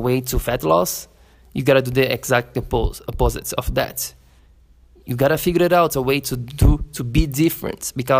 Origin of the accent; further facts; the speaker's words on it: Florianópolis, Santa Catarina, Brazil; English is a second language; we travel from my hometown, Florianópolis, in Brazil. We are in Brazil right now, to the big city of São Paulo.